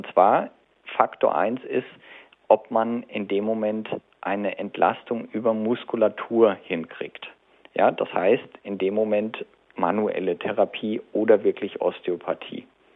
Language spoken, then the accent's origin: German; Bad Kissingen, Bavaria, Germany; ich komme ja selber aus Kissingen.